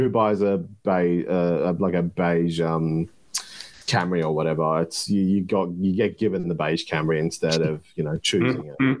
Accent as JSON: {"language": "English", "country": "Turkey", "tie": "born or raised there", "said": "I'm going to bring up one from where I grew up in Turkey."}